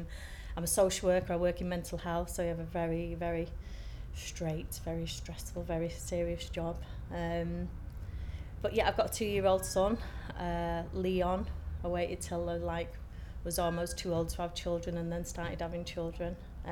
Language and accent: English; Manchester, North West England, United Kingdom; I'm 40 and I'm from Manchester.